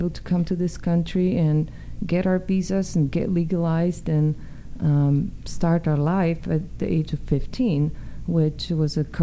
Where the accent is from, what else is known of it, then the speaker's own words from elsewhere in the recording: Poland; now in United States; But I immigrated here from Poland, as you said, in 1989, almost 30 years ago, with my family.